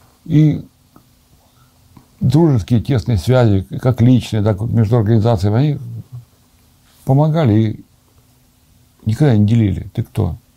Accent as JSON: {"language": "Russian", "region": "Volga region", "country": "Russia", "tie": "born there", "said": "Тем более я родился на Волге, там, где у нас в поселке половина татар было. У меня половина друзей там татары, чуваши, мордва."}